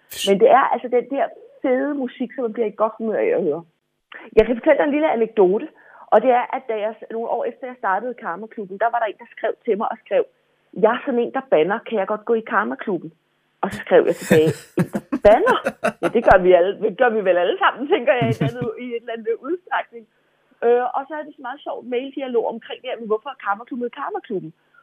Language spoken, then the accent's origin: Danish; Copenhagen, Capital Region of Denmark, Denmark; Nu er jeg fra København selv